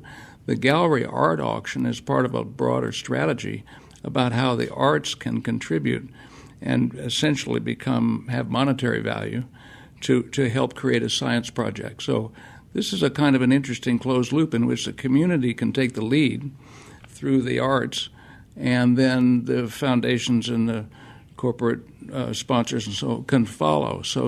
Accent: Berkeley, California, United States; Berkeley, I grew up in Berkeley.

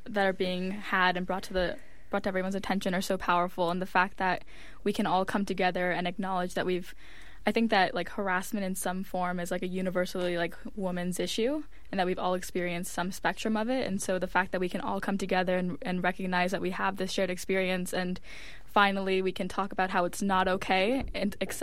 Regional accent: Miami, Florida, United States; So the series was inspired by exactly growing up in Miami and from a very young age experiencing some form of harassment or being catcalled

